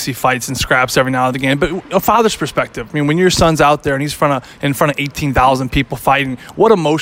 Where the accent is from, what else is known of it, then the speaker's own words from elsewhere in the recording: Pittsburgh, Pennsylvania, United States; I grew up with Robert in Pittsburgh.